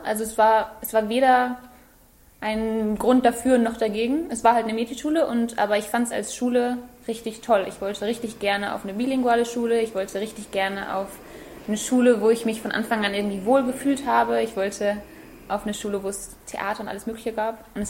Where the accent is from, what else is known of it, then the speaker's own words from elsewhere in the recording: Münster, North Rhine-Westphalia, Germany; moved away as an adult; also born or lived in England; now in Jordan; Ich komme aus Münster und bin in Münster aufgewachsen und habe danach aber dann erst in England und dann jetzt eben in Jordanien gelebt und erst studiert und dann gearbeitet.